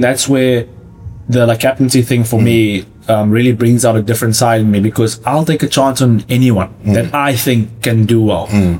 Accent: South Africa; And I'm not just saying that because I'm South African.

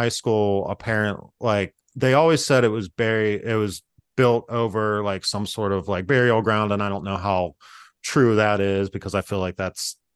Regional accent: Freeport, Pennsylvania, United States; And, you know, I grew up in Freeport, which is a very small town. I think the population right now is like 1700.

